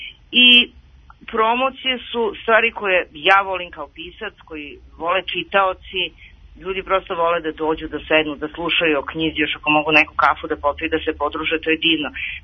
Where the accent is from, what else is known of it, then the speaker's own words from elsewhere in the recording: Badnjevac, Šumadija, Serbia; moje detinjstvo se odvijalo u Badnjevcu, a sad kako je stigla korona i moja sadašnja odvija u Badnjevcu, jer smo se mi sklonili s prve linije fronta i lepo otišli u Badnjevac i sad živimo tamo